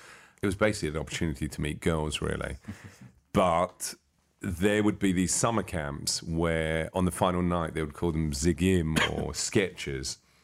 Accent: London, United Kingdom; born there; I was born in London, England

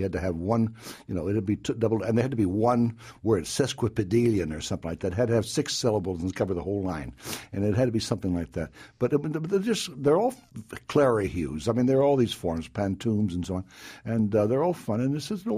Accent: Pacific Northwest, United States; also born or lived in New York; Because when I was a kid growing up around the Northwest, I used

